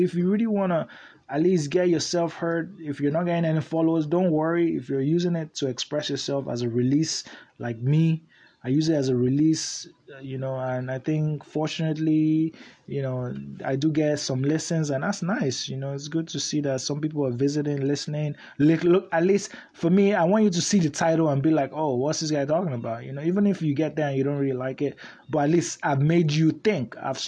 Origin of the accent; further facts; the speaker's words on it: Nigeria; moved away as an adult; now in United States; I grew up in Nigeria and came here when I was like 23.